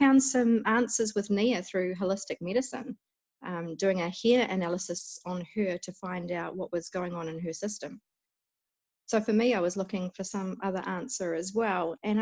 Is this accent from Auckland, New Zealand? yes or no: yes; Auckland, New Zealand; now in Queenstown, New Zealand; I am. I'm a Westie. So I grew up in Auckland, or Tamaki Makaurau in Māori. Uh-huh. Yes, born and bred up there, out in the sticks in a little place near the beach.